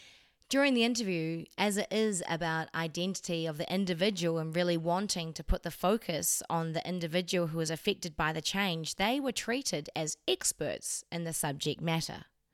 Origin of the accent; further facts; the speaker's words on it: New Zealand; in case you haven't heard from my accent, I'm also from New Zealand.